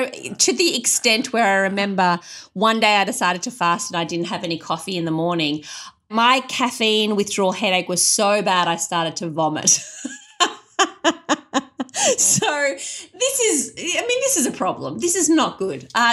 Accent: Australia; What makes sense to me as an Australian Muslim? What does an Australian Ramadan look like?

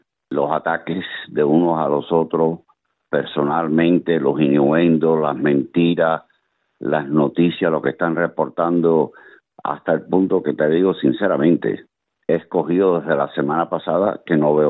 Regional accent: United States; yo tengo ahora 70 años, crecí en este país, estoy muy orgulloso de decirme que soy cubano-americano.

